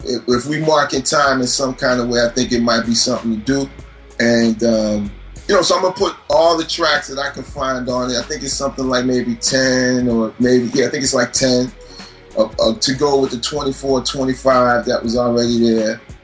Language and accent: English; Bronx, New York, United States; born there; You know, I was born in the Bronx. But I moved away fast.